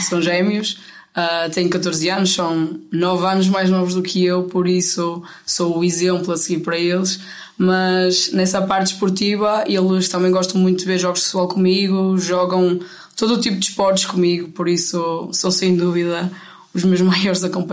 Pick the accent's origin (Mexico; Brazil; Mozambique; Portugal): Portugal; Paços de Ferreira, Porto; levou-me a ver um jogo de um clube da minha terra